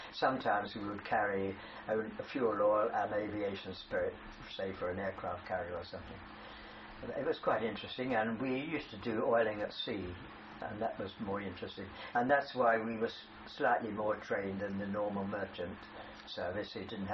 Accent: Blackheath, London, United Kingdom; Well, I was born in 1913, believe it or not. And I was born in Blackheath, and I went to school in Blackheath.

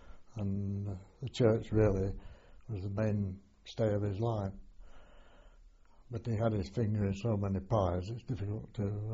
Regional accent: Warsop, East Midlands, United Kingdom; born there; I was born in Warsop, which is near Mansfield.

